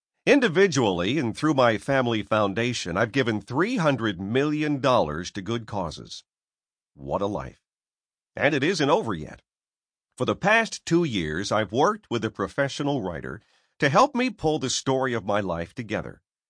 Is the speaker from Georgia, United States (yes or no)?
no; Irondequoit, New York, United States; My American roots lie in upstate New York. I grew up in Irondequoit, the son of an immigrant family.